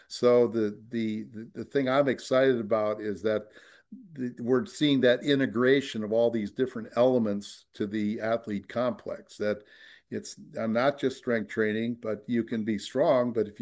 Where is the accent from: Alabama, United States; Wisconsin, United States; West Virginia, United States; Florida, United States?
Wisconsin, United States; Green Bay; And when I grew up in Green Bay, everybody was Jerry Kramer and Ron Kramer is Kramer.